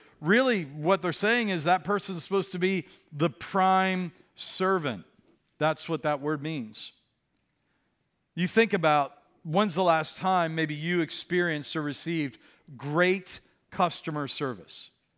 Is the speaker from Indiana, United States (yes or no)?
no; Pittsburgh, Pennsylvania, United States; I grew up in Pittsburgh, and we learned how to drive in snow